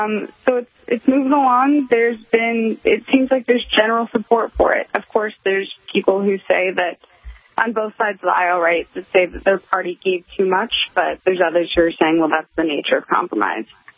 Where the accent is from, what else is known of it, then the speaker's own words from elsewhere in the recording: California, United States; But when I visit home, I'm from California, absolutely.